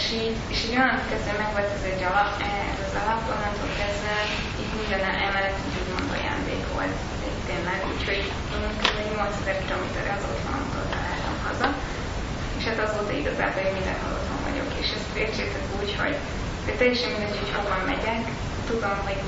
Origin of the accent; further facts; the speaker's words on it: Hungary; Tehát alapból ez már tök izgalmas volt, hogy én Magyarországról jövök, azt sem tudták, hogy hol van Magyarország.